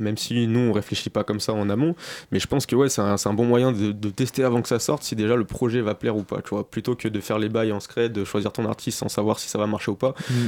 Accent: Lyon, Auvergne-Rhône-Alpes, France; on a organisé une fête à Paname en tant que Lyonnais

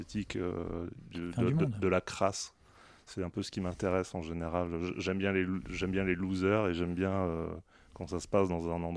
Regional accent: Grand Est, France; je viens d'Alsace

